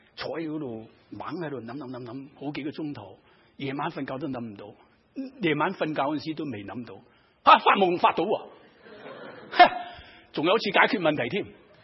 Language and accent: Cantonese; China; 我哋中国人话啊，呢、這个人好有学问啊，佢个肚入边有咩啊？好多墨水啊！